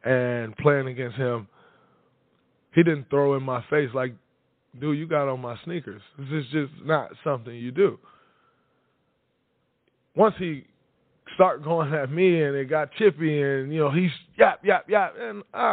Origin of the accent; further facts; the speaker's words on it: Saginaw, Michigan, United States; growing up in Saginaw, playing at Vest Park, playing at the Civitan Recreation Center.